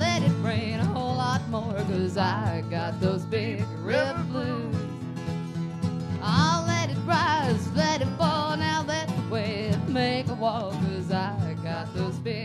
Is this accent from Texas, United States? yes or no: yes; Texas, United States; It's written about my home state, which happens to be Texas.